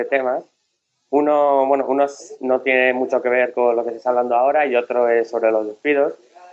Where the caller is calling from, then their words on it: Madrid, Community of Madrid, Spain; De Madrid.